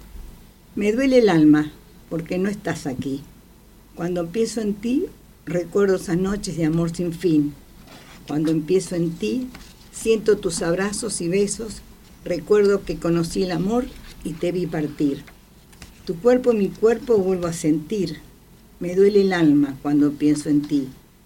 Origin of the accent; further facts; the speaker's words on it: Coronel Pringles, Buenos Aires Province, Argentina; born there; Soy nacida en Coronel Pringles.